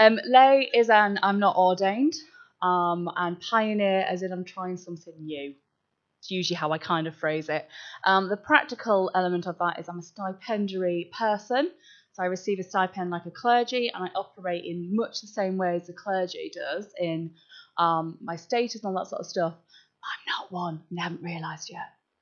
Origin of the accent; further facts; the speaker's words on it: North West England, United Kingdom; I was in Devon. I'm from Cumbria originally. Don't really go east, if I'm being honest. It's too flat.